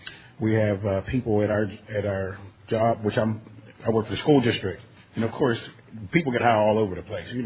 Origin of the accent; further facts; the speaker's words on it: Pittsburgh, Pennsylvania, United States; I'm an addict from Pittsburgh, Pennsylvania.